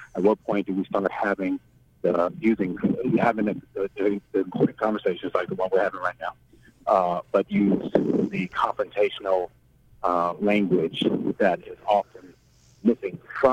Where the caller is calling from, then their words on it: Memphis, Tennessee, United States; I'm calling from Midtown.